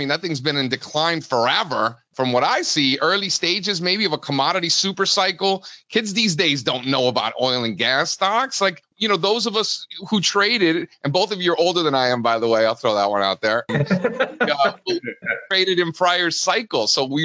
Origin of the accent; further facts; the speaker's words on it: Miami, Florida, United States; I grew up in Miami. Both my parents were born in Cuba. So I'm first generation here in the country